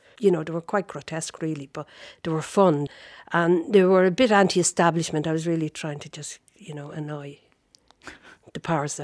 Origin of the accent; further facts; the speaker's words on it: Portlaoise, County Laois, Ireland; my life changed my name. And I was born in the Dublin Road, opposite the prison. We had a shop. Went to school there.